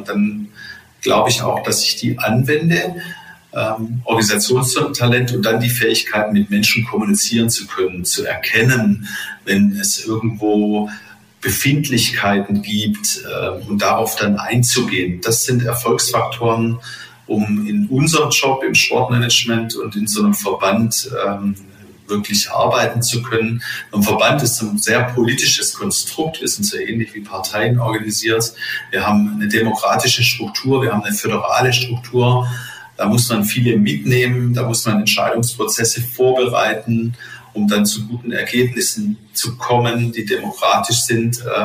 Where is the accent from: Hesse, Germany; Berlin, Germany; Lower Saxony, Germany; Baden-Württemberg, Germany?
Baden-Württemberg, Germany; Stuttgart; in Stuttgart und wo ich groß geworden bin.